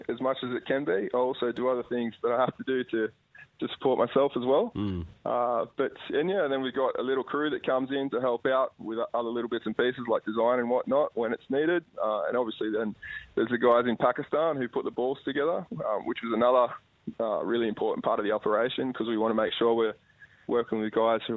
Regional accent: Australia; Being Australian, we want to help Australian kids first.

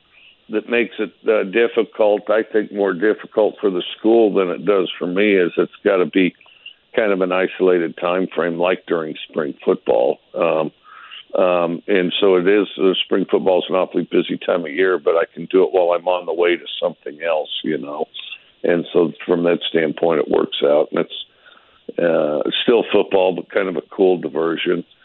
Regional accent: Wyoming, United States; despite the fact Geronimo was down in Arizona and I was up in Wyoming, you know, just the whole, you know, I got really interested

